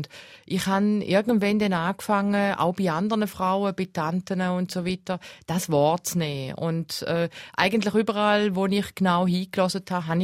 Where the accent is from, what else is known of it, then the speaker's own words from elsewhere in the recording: St. Gallen, Switzerland; Also wir sind ja als Südtiroler in St. Gallen aufgewachsen